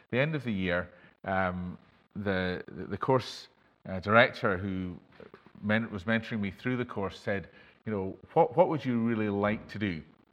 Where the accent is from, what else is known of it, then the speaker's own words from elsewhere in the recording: Stirling, Scotland, United Kingdom; Born and bred in Stirling, I was converted to faith in the Lord Jesus Christ just towards the end of my school days.